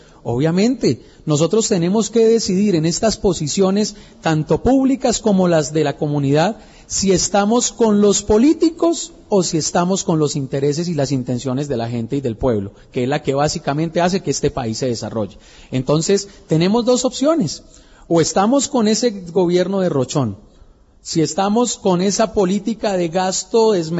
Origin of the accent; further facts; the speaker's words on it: Colombia; más que como gobernante, como colombiano, le duelen